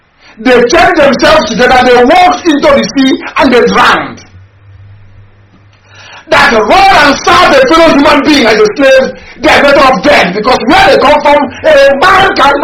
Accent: Niger Delta, Nigeria; We are Niger Delta. We are from the South.

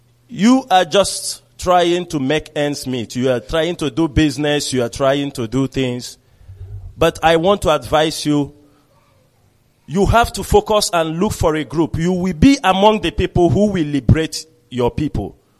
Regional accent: Uzuakoli, Abia, Nigeria; also born or lived in Obingwa; they thought I'm from Uzakole because that's where I grew up.

